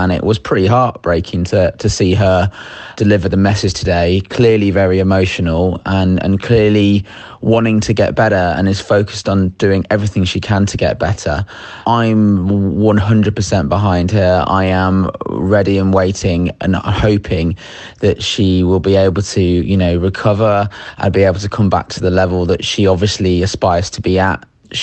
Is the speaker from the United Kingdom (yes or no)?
yes; Leamington Spa, West Midlands, United Kingdom; I'm from Leamington Spa.